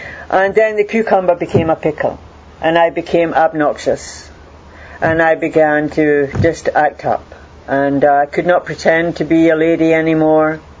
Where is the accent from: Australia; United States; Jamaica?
Jamaica; I grew up in Jamaica